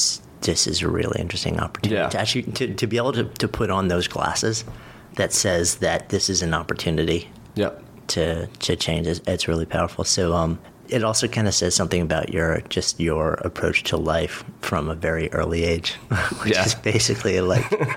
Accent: Port Washington, New York, United States; Not too far from me. I was Port Washington kid.

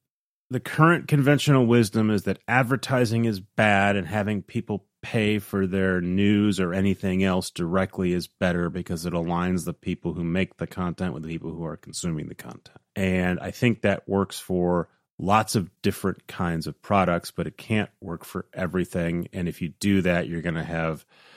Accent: Midwest, United States; And then I think of growing up in the Midwest, in the U.S.

